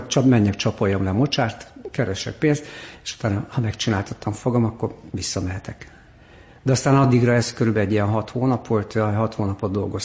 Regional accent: Hungary; moved away; mondtam, hogy itt vagyok, Magyarországról jöttem, be akartam lépni az idegen légióba

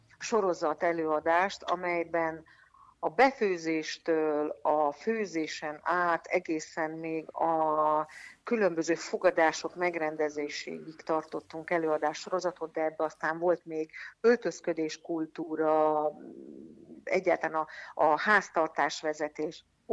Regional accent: Hungary; De én egy vidéki lány vagyok

